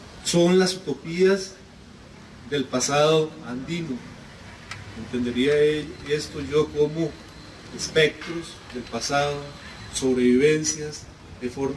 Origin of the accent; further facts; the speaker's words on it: Costa Rica; como soy costarricense, también quiero aprovechar la ocasión